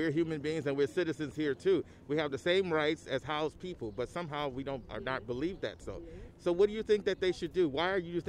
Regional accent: Chicago, Illinois, United States; Oh, yeah, I'm from Chicago.

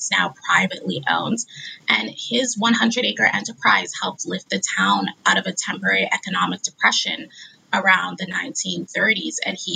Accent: Oakville, Ontario, Canada; I have passed it so many times growing up in Oakville as a teenager.

